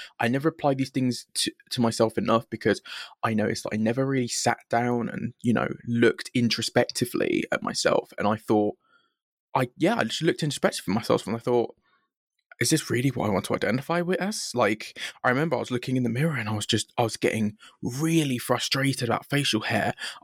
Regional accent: London, United Kingdom; I'm from London, United Kingdom. So probably well across the pond from the rest of the people you've spoken to. Mm-hmm. I'm 19

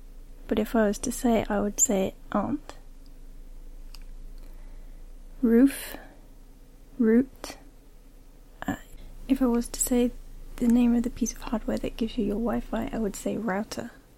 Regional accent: England, United Kingdom; accent: English; Yes, but I don't know what it is, apart from just being English. My accent has changed.

